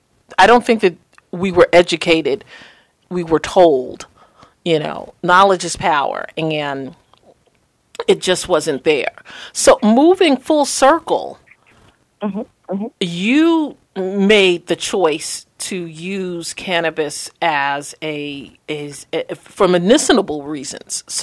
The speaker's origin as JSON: {"language": "English", "town": "Queens", "region": "New York", "country": "United States", "tie": "born or raised there", "said": "I'm a Queens girl. I grew up in New York."}